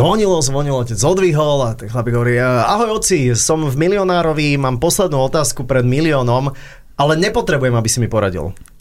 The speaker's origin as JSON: {"language": "Slovak", "town": "Bratislava", "region": "Bratislava Region", "country": "Slovakia", "said": "Ja som Bratislavčan."}